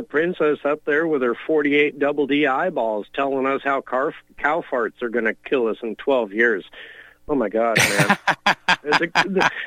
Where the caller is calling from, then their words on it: California, United States; I'm calling in from California